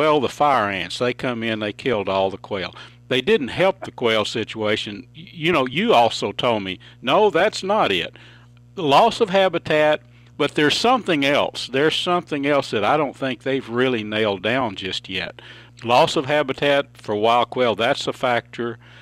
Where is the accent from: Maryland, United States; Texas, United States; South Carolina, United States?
Texas, United States; or I grew up in Red River County, you know, and quail hunting was really as easy as just getting out and getting in the brush